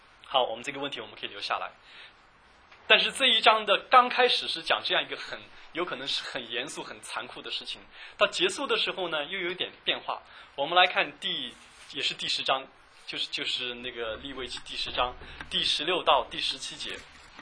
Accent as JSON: {"language": "Chinese", "country": "China", "said": "在座的我们都是中国人"}